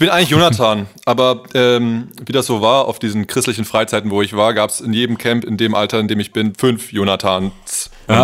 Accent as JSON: {"language": "German", "region": "Berlin", "country": "Germany", "tie": "born there", "also_born_or_lived": "Brandenburg", "said": "Ich bin geboren in Berlin, wohne jetzt wieder in Berlin. Dazwischen gab es eine sehr große Zeit, die ich nicht in Berlin gewohnt habe, sondern ein wenig außerhalb in Brandenburg"}